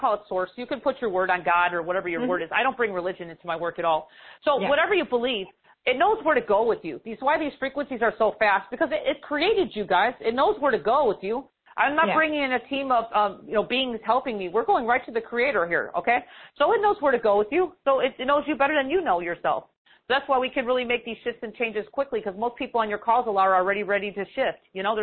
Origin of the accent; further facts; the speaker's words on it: Chicago, Illinois, United States; I'm from Chicago and we do talk fast. I always get humored by that because I'm from the Midwest